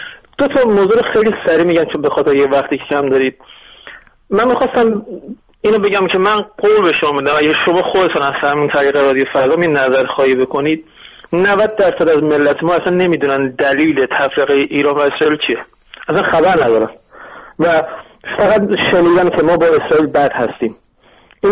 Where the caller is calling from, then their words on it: England, United Kingdom; برای من از انگلستان هستم، از یکی از شهرهای خود انگلستان.